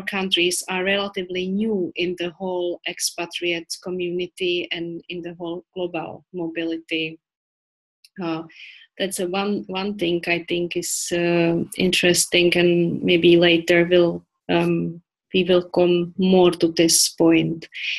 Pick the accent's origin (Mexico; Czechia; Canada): Czechia; Well, as you said, yes, I come from the Czech Republic.